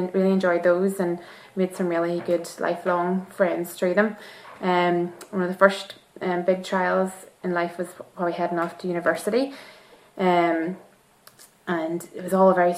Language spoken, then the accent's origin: English; Ballybay, County Monaghan, Ireland; I was brought up near Ballybay in County Monaghan, had a Christian family, was brought up going to Sunday school and we brethren Sunday school meetings